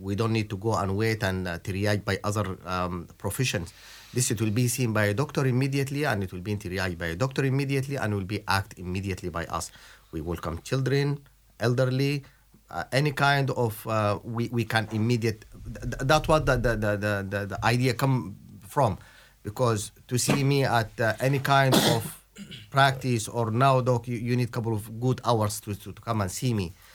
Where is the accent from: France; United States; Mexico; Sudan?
Sudan; English is a second language; also born or lived in England; Originally, I'm from Sudan and partially from England. My background started when I graduated back home in Sudan